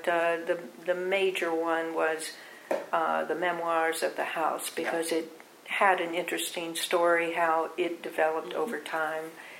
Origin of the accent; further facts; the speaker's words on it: Kansas, United States; Well, when I lived, I came from Kansas.